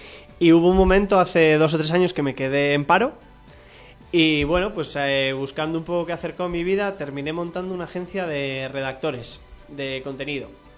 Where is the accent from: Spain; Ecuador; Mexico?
Spain; Bilbao, Basque Country; now in Madrid, Spain; Yo soy de Bilbao, pero vivo aquí en Madrid, en el barrio La Prospe.